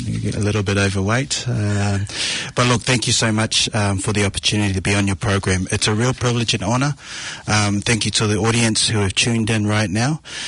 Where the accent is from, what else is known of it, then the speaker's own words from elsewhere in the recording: Auckland, New Zealand; I was born in Auckland. St. Helens Hospital. And I was born here and raised here. But my parents migrated from Samoa, of course. And my late father was from the village of Veluutai. And my mum is from the village of Vaiala.